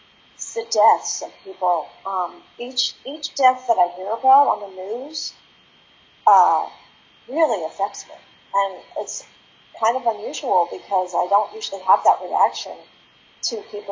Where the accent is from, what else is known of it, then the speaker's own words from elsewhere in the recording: New York, United States; and I'm from New York, so I'm really interested in New York